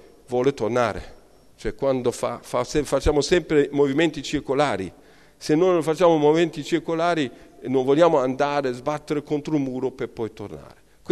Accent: Germany; Italian is a second language; io da tedesco

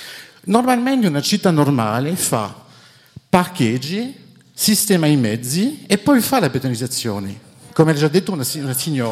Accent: France; Italian is a second language; moved away as an adult; now in Rome, Italy; sono francese, ho comprato un appartamento a Roma 5 anni fa e pago le mie tasse a Roma.

